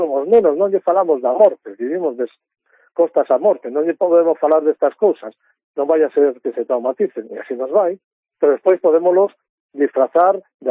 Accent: Salcedo, Galicia, Spain; calacús, como chamamos na miña zona, son de Salcedo, aquí en Pontevedra

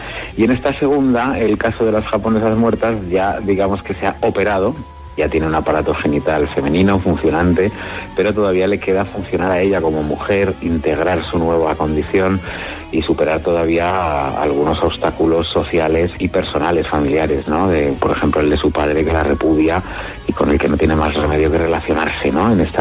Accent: Madrid, Community of Madrid, Spain; Está ambientada en Madrid, es una novela contemporánea y yo soy un escritor madrileño y me gusta enseñar mi ciudad

